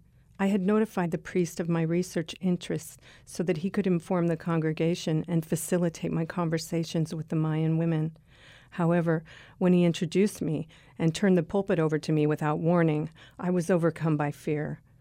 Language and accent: English; Nebraska, United States; I grew up in Nebraska